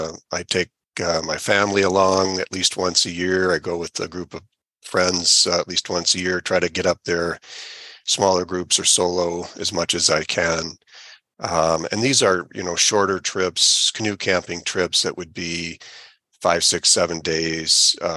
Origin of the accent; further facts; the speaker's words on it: Iowa, United States; He's from Illinois and I was from Iowa, and we grew up in canoes.